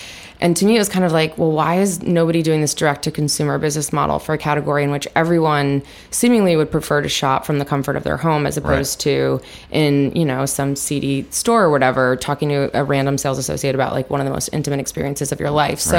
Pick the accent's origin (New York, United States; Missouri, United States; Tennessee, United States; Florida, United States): Missouri, United States; St. Louis; And I grew up in St. Louis, where the only place that sold those was, to your point, a Hustler Hollywood.